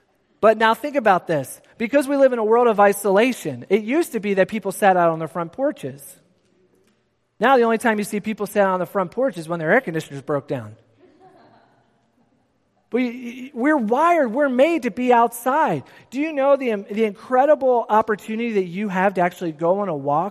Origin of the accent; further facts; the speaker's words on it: Philadelphia, Pennsylvania, United States; Now, I grew up in the city. I grew up in South Philly.